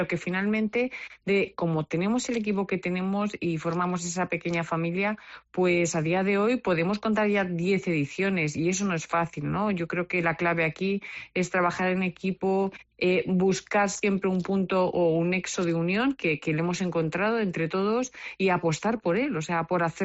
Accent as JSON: {"language": "Spanish", "town": "Albacete", "region": "Castilla-La Mancha", "country": "Spain", "said": "Somos de Albacete, de Castilla-La Mancha, y aquí se hacen cosas maravillosas."}